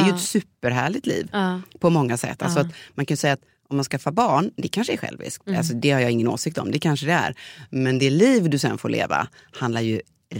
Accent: Sweden; born there; här i det här landet där jag är född.

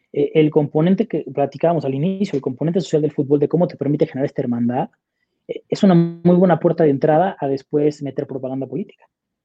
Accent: Monterrey, Nuevo León, Mexico; Yo soy regio, los regios somos comprometidos con lejales, somos comprometidos con los juevesitos, con las carnes asadas, con los compas y evidentemente con el fútbol. O sea, es parte del ADN regiomontano y es algo que me gusta mucho Monterrey.

